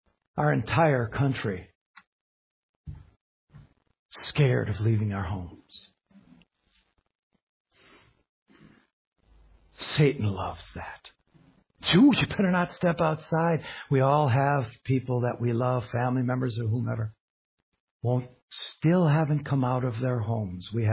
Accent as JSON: {"language": "English", "region": "the South", "country": "United States", "accent": "Southern", "said": "You can tell I'm from the South, for instance, by how I talk."}